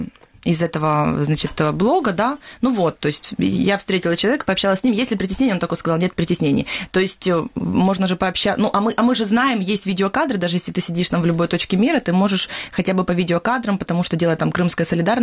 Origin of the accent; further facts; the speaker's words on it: Kyiv, Ukraine; То есть я из Киева, получается, что могу больше увидеть, чем я могу увидеть в Крыму